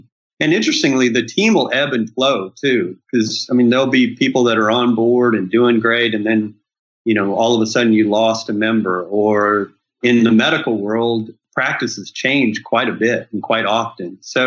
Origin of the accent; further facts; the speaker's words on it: Texas, United States; And so to be able to think about my hometown, which is a small Texas town, I would have a completely different adventure there.